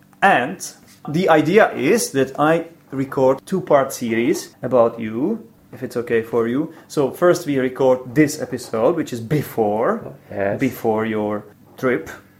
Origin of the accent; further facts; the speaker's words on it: Poděbrady, Central Bohemian Region, Czechia; Jirka is an estate agent from Poděbrady, which is my hometown. This is where I live. And this is where we are today recording this episode.